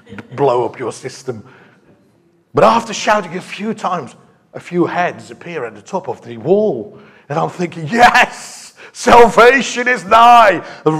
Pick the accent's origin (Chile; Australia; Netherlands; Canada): Netherlands; English is a second language; I'm from Holland originally, lived there, and that's where I was born.